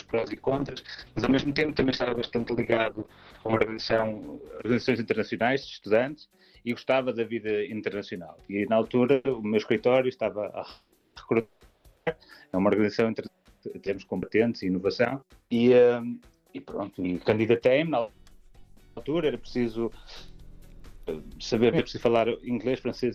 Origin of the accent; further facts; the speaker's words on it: Portugal; moved away as an adult; eu saí de Portugal